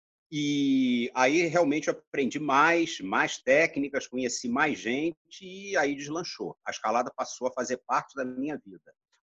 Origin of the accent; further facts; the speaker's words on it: Copacabana, Rio de Janeiro, Brazil; also born or lived in Petrópolis; Porque eu saí de Copacabana, que é um lugar super povoado, né?